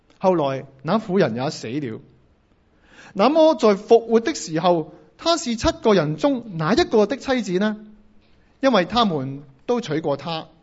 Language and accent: Chinese; Hong Kong; 以往我们香港人在权力面前，我们会力争空间，摆事实讲道理